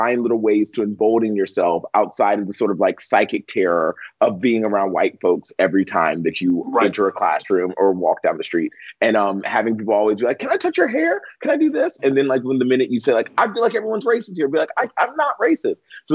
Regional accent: the South, United States; I grew up in the South, right? And so in the South, there are certain things that are like very plain spoken, right?

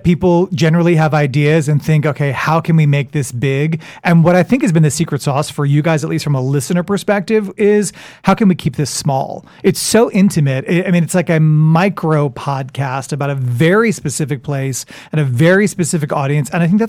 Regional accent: New York, United States; now in Park Cities, United States; I mean, I'm a New Yorker. I thought for sure I would go back up to the Northeast.

